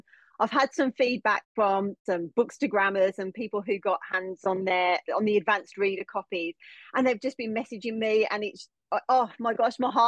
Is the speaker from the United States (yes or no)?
no; Birmingham, West Midlands, United Kingdom; accent: Birmingham; now in Redlands Coast, Australia; thicker and thicker in the Birmingham accent. So everywhere I go, it's kind of like, oh, you know, where are you from? You're from the UK. And like the accent always gets picked up, but it's not going anywhere.